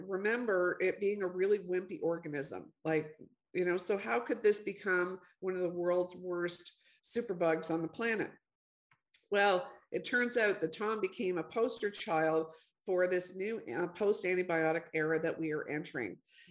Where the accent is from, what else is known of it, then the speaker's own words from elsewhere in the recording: Canada; I'm Canadian. Hi to all the Canadians joining us from my homeland.